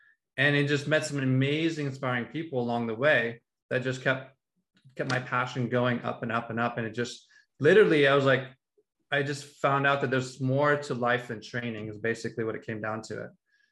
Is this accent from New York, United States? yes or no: no; California, United States; moved away as an adult; now in Mexico; So 6 years ago, I moved to Mexico just because something just didn't feel right